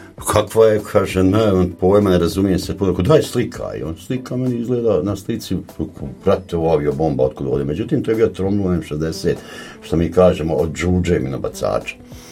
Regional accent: Brčko, Brčko District, Bosnia & Herzegovina; Mi smo prvi kadar iz Brčko koji smo, da ne kažem, krv proljevali da završimo tu obuku.

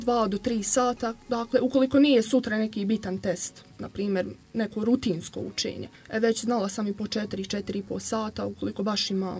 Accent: Čelić, Federation of Bosnia and Herzegovina, Bosnia & Herzegovina; Dolazim iz Čelića, dakle, bivša sam učenica poljoprivredne i medicinske škole.

